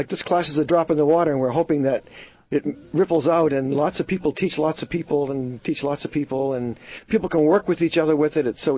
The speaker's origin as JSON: {"language": "English", "region": "West Coast", "country": "United States", "said": "Yes, I'm actually from the West Coast, and I'll have classes out there also."}